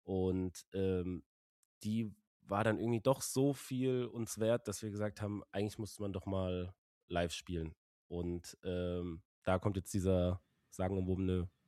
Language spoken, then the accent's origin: German; Frankfurt, Hesse, Germany; ich komme aus Frankfurt, die anderen Jungs so aus der Region, teilweise noch ein bisschen aus der Heimat in Rheinland-Pfalz.